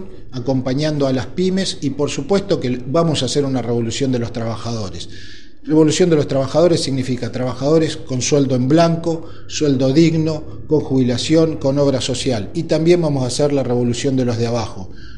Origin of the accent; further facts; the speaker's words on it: Neuquén, Argentina; Soy de Neuquén, tenemos a Vaca Muerta.